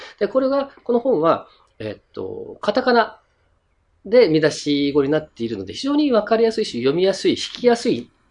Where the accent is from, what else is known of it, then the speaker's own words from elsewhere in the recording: Naha, Okinawa, Japan; 私は那覇の出身なもんですから、やっぱ那覇言葉をずっとばあちゃんとか母から聞いていたものですから、